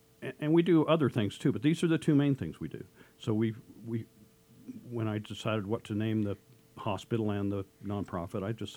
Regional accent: Utah, United States; also born or lived in New York; I moved back to Utah in 1984

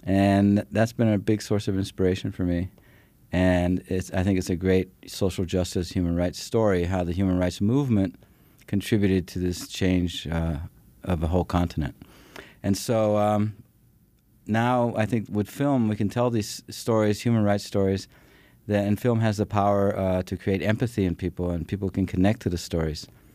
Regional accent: Argentina; also born or lived in Brazil; my background is I grew up in Latin America, in Argentina and Brazil, under military dictatorships.

